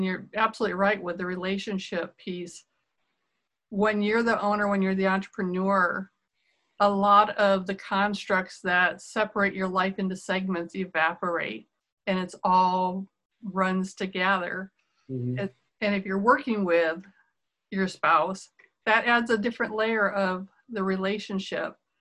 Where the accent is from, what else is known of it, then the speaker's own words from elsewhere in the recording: Iowa, United States; I thought it was really cool because we're both from Iowa, central United States, flyover country.